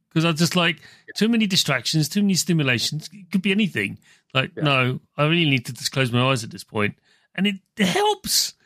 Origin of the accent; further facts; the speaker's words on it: United Kingdom; I just want to cry, but I can't because I'm British.